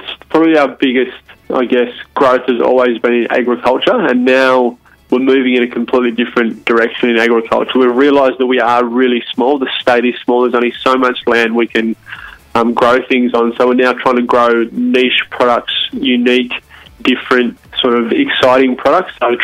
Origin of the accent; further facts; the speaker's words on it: Tasmania, Australia; I was sort of really lucky that I was from Tasmania.